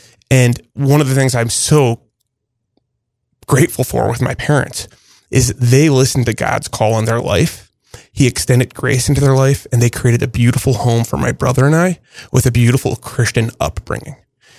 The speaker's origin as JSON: {"language": "English", "town": "Bloomington", "region": "Illinois", "country": "United States", "tie": "born or raised there", "also_born_or_lived": "Rockford", "said": "I'm a lifelong Bloomingtonian. I was born in Rockford, not too far away, but my family headed south. We didn't get very far. We just got about 2 hours south, and I've lived here my whole life."}